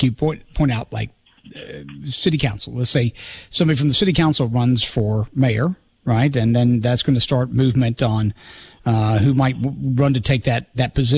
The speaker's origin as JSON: {"language": "English", "town": "Mobile", "region": "Alabama", "country": "United States", "tie": "born or raised there", "said": "And speaking of the fair city of Mobile, my hometown here, let's talk about the municipal cycle here."}